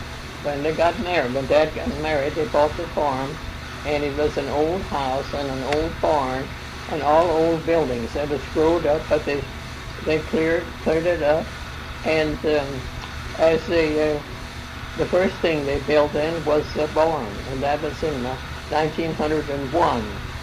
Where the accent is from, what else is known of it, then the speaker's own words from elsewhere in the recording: Jackson Township, Indiana, United States; born there; now in Sunman, United States; I was born in Jackson Township on John Huber Farm, John Mary Huber Farm.